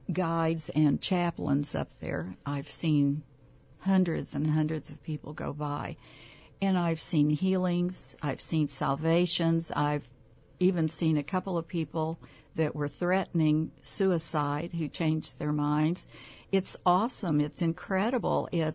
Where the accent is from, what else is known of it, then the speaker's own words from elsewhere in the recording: Kansas City, Missouri, United States; I'm a transplant from Kansas City, Missouri. Mm-hmm. And I've been here about 9 years.